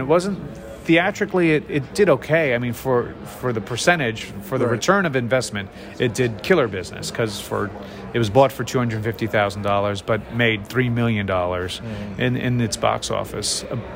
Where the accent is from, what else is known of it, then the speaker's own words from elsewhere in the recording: Old Bridge, New Jersey, United States; also born or lived in New York City / Palisades Park; Then I was born in New York City in 1969. And then we lived in New York City until 1979. Then we moved over to Jersey, northern Jersey for 4 years in the Palisade Park area, and then down to the central Jersey area in the Old Bridge area